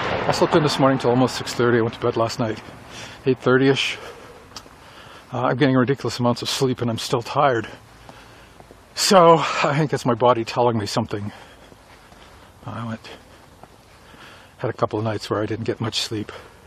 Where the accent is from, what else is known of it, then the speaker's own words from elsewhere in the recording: Northeast, United States; growing up in the Northeast, where at least the flora and fauna are relatively benign, coming out here and finding poisonous serpents